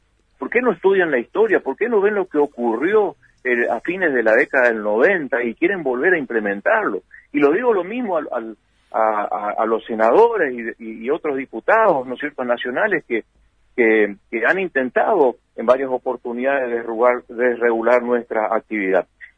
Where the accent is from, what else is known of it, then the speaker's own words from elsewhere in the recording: Colonia Guaraní, Misiones, Argentina; Hoy aquí, en mi pueblo, en Colonia Guaraní, están pagando 4.500 pesos la tonelada